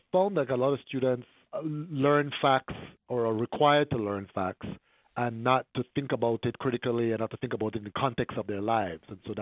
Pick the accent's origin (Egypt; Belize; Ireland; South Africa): Belize; now in United States; Well, I was raised in Belize in Central America. I came to the U.S. a few decades ago.